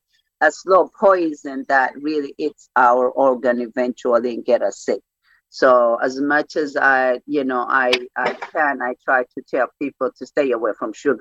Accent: Ethiopia; moved away; That's what is supporting us in Ethiopia, growing up in Ethiopia.

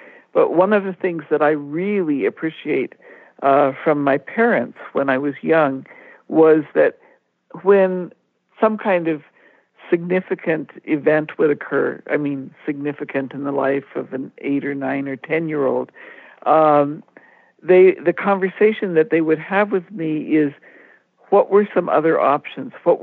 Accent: India; Some of our audience may know I grew up in India. I had the experience in our home of meeting Sikhs and Hindus and Christians and Buddhists.

